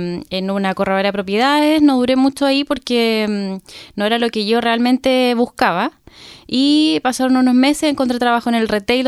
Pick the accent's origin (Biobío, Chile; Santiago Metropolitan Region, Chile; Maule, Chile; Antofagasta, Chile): Biobío, Chile; Concepción; Yo soy de Concepción